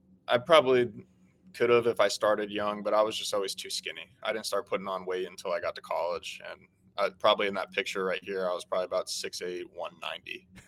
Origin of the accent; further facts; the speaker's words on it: Charlotte, North Carolina, United States; Obviously, we grew up in the Charlotte area, so big Panthers fans, too.